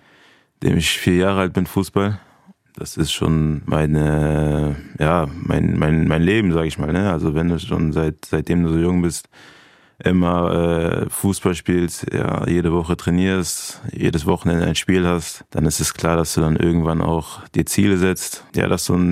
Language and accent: German; Germany; born there; ich bin ja in Deutschland geboren, bin deutscher Staatsbürger